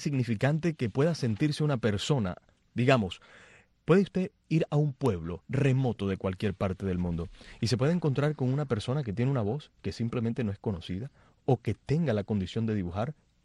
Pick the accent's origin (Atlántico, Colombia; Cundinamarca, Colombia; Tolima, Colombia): Atlántico, Colombia; Barranquilla; yo porque soy del Caribe, de Barranquilla, y entonces somos diferentes de los del centro y somos pachangueros